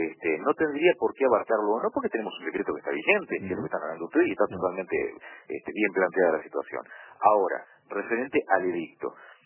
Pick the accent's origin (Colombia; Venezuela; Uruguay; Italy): Uruguay; somos uruguayos. Estamos en el Uruguay.